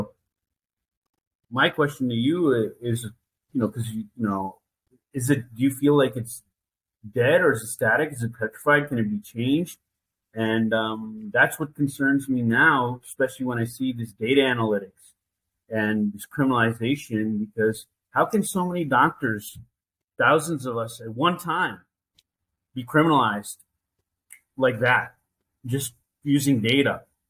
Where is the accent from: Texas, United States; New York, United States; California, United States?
New York, United States; Albany; so for example, I grew up in Albany, New York